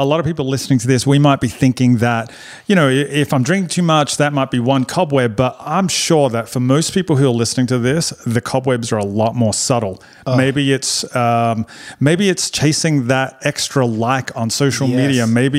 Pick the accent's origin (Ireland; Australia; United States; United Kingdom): Australia; I'm from Australia.